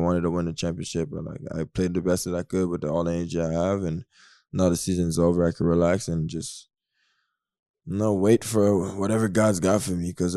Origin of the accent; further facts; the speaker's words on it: Canada; being in Toronto and, you know, living my life here. I'm Canadian.